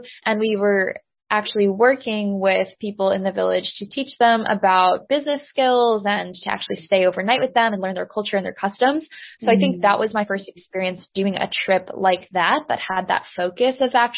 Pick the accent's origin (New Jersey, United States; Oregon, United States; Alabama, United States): New Jersey, United States; Yeah, so I grew up in New Jersey, really kind of in the shadow of the city of New York.